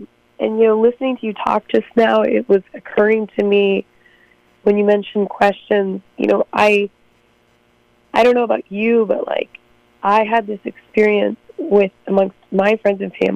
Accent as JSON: {"language": "English", "country": "United States", "said": "no, I'm American, and I'm a skeptic"}